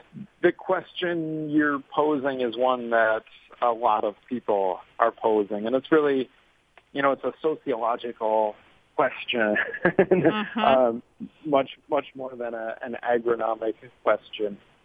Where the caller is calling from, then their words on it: Western Canada, Canada; I'm calling from Canada here today. And it's amazing research that's been done in Western Canada looking at canola pollination.